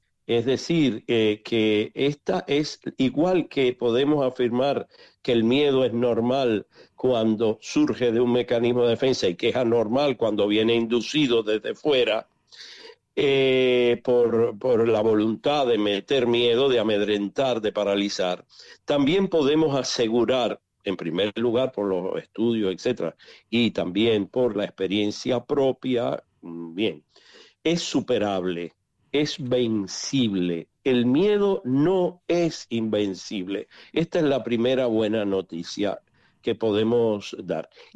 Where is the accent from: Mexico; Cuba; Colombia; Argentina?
Cuba; porque soy cubano, he vivido en este tiempo y dentro de Cuba.